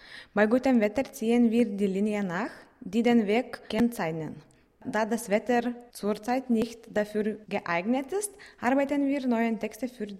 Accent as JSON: {"language": "German", "country": "Lithuania", "second_language": "German", "said": "ich komme aus Litauen"}